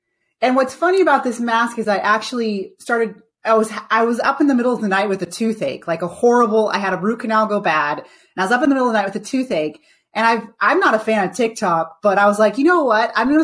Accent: Jamaica; But like, I'm Jamaican. You wouldn't say a Puerto Rican who has brown skin is from Africa, right?

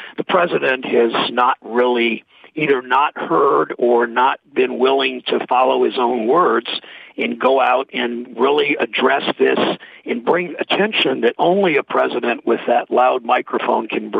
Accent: Mansfield, Ohio, United States; I grew up in Mansfield, Ohio.

